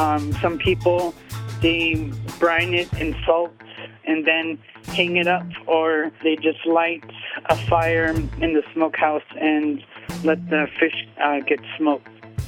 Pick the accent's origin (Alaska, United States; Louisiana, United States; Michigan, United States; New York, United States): Alaska, United States; Napakiak; I come from Napawkiak. When I go to Napawkiak, it's mainly to visit family. It's kind of small, but not really. There's maybe close to 200 to 300 people almost.